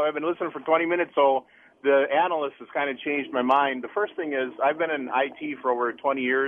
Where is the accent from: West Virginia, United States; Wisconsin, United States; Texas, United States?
Wisconsin, United States; moved back to my home state, shop at Kohl's as much as I can now to support a Wisconsin-based business.